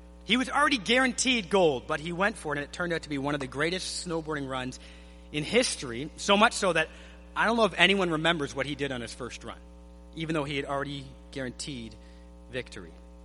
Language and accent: English; Canada; Now, as a Canadian, I have to admit, honestly, the Summer Olympics don't get me too excited.